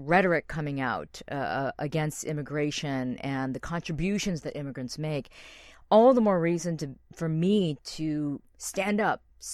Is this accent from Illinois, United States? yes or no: no; Ohio, United States; I grew up in the Midwest in Ohio in the 70s. And that was a time when obviously there weren't a lot of Asian Americans in the Midwest at all. And so for me, I had no identity as a Korean American.